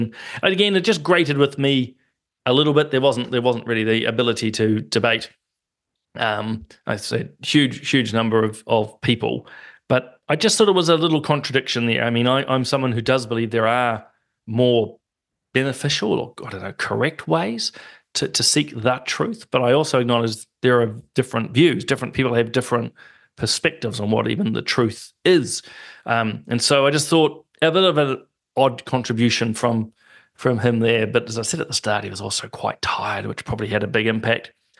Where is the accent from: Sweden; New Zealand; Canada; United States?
New Zealand; there's nothing wrong about being a New Zealander and being proud about our country and proud about our heritage.